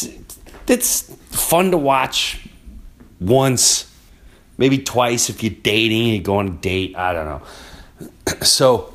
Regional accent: Valley Stream, New York, United States; See, when I was a kid, and I grew up in Valley Stream, Long Island, and it was the kids, the fireworks for the kids.

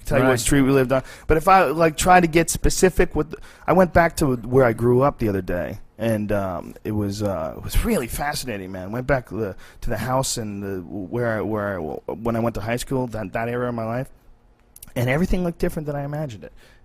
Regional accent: Boston, Massachusetts, United States; We grew up in Boston, man. In Boston, you fucking respected nature for 6 months out of the year.

